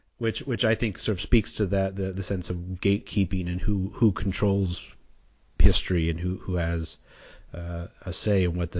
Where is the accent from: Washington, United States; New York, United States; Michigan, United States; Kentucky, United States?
New York, United States; New York City; My last drop is also New York Times related, my hometown paper.